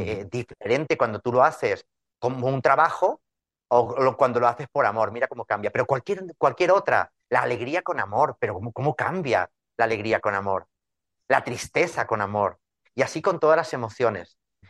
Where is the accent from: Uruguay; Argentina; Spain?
Spain; Tarazona de la Mancha, Castilla-La Mancha; born there; aquí en Tarazona de la Mancha, que es donde la he presentado, que es mi pueblo natal